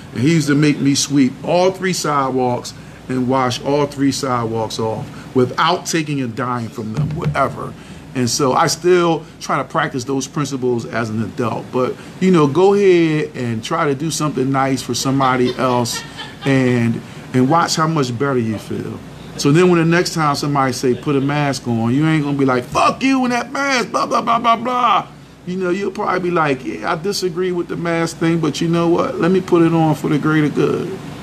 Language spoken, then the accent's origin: English; Philadelphia, Pennsylvania, United States; I'm from Philly, so don't judge me.